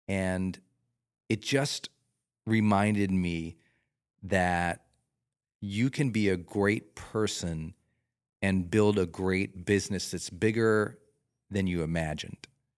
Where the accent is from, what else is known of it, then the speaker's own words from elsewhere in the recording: Montana, United States; And I'm a Rocky Mountain kid. I'm from Montana, but, you know, the Rockies extend all the way up, as you know.